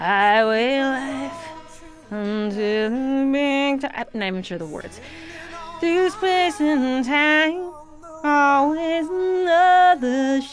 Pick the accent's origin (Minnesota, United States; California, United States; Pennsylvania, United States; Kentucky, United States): Minnesota, United States; Duluth; A trio from my hometown. They've had some people leave the band, but it's called … they live in Duluth.